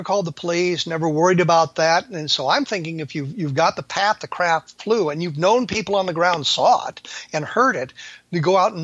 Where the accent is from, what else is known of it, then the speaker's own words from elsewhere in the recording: Colorado, United States; And I lived in Colorado. I was growing up in Colorado at the time this thing took place.